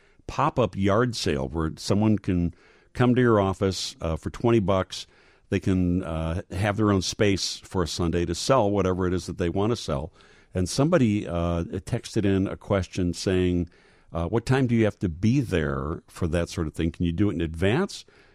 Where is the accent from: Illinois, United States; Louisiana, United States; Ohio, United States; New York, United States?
Illinois, United States; Chicago; I have very fond, personal memories of as a Chicagoan of going to Maxwell Street as a kid and as an adult